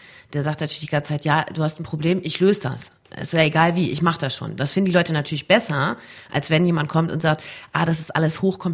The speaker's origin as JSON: {"language": "German", "country": "Germany", "said": "Also es ist dann immer, woher kommst du? Dann sagst du aus Deutschland."}